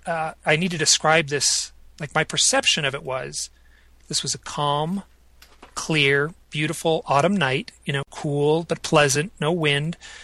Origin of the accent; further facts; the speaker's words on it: Southfield, Michigan, United States; Nope, no, I was in what's called Southfield, which is a town just bordering Detroit.